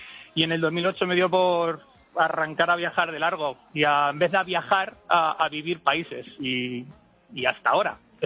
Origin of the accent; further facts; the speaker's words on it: Getafe, Community of Madrid, Spain; Soy de Madrid, de Getafe.